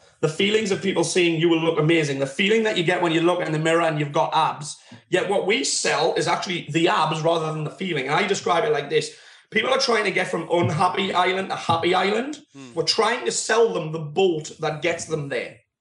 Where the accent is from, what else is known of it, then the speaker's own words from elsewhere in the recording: England, United Kingdom; 100 trainers who came to my hometown, which is like the butthole of England.